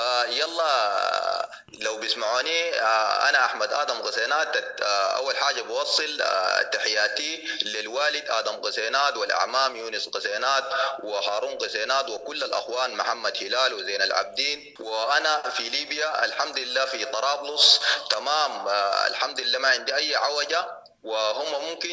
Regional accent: Darfur, Sudan; انا سوداني من دارفور.

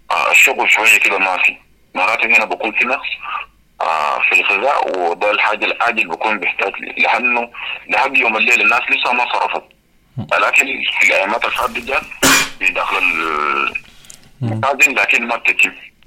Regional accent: Sudan; now in South Sudan; نحن كسودانيين أو نحن كمجتمع لاجئ متواجد في حول العالم عموما

